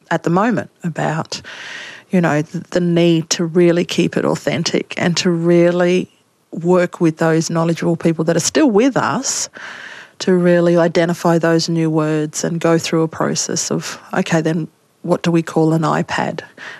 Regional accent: Australia; first language Yankunytjatjara; English is a second language; And it's happening in my Yangunjara language where we are speaking English words with a Pijinjara Yangunjara accent

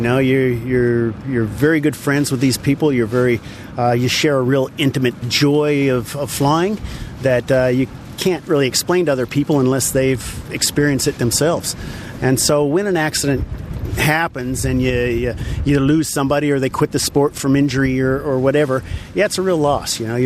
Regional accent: Arizona, United States; moved away as an adult; Okay, well, I came from Arizona in the States. I came over here for hang gliding competitions in the summer.

